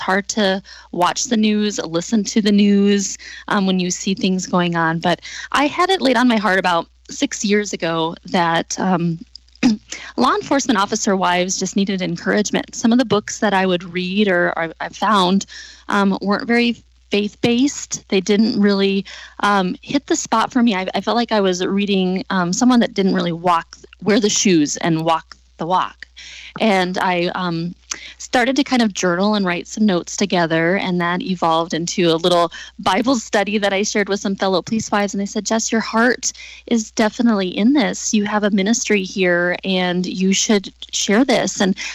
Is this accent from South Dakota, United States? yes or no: yes; South Dakota, United States; I am a local from the Black Hills. I love that I live in South Dakota